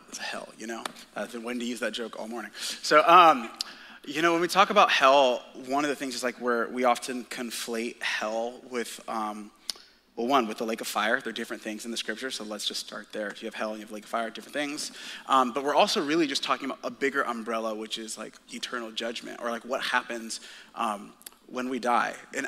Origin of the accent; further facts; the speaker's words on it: Seattle, Washington, United States; So I'm from Seattle.